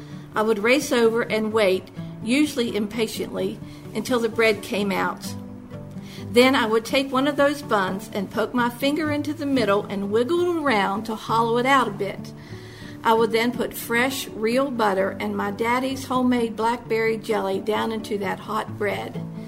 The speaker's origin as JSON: {"language": "English", "town": "Spelter", "region": "West Virginia", "country": "United States", "tie": "born or raised there", "said": "I grew up in Spelter, West Virginia, just north of Clarksburg on Route 19, where the zinc factory used to be."}